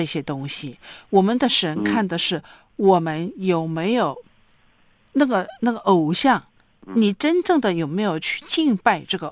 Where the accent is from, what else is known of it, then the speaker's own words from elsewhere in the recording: China; 所以戴孝是一种我们说对我们中国人来说是一种文化